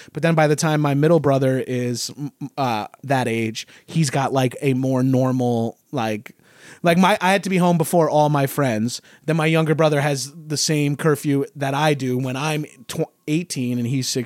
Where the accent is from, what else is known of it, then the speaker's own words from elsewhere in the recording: Long Island, New York, United States; I grew up in Long Island, just outside of New York.